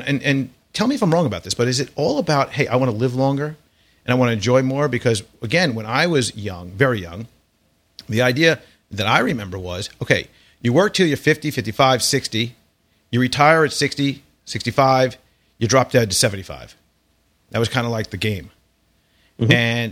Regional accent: New York, United States; I'm from New York. We drank it out of the hose, for that matter.

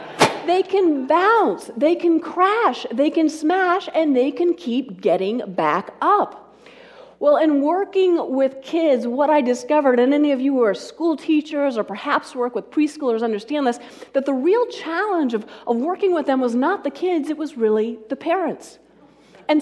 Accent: Steamboat Springs, Colorado, United States; one of the side jobs that I picked up in my hometown of Steamboat Springs, Colorado, was teaching skiing to children.

